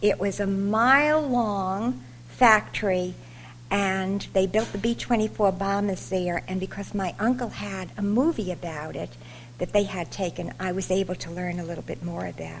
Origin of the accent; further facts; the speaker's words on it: Hollis, New York, United States; where we grew up in Hollis.